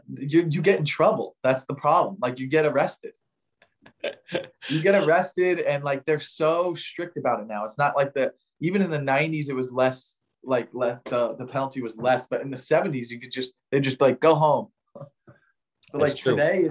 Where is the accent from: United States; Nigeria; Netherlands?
United States; Florida; I just didn't think it was realistic growing up in Florida.